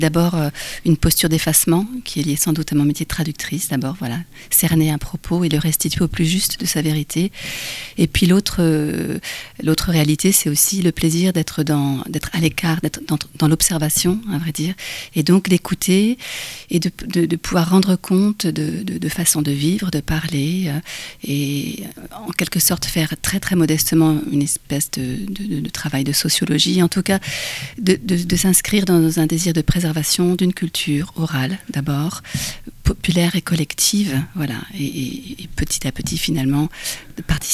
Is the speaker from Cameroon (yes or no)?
no; Rennes, Brittany, France; Alors, je suis originaire de Rennes et j'ai vécu plus d'une vingtaine d'années, effectivement, à l'ouest de Rennes. Il se trouve que je viens juste de déménager, mais bon, je sors de la campagne, voilà, profonde.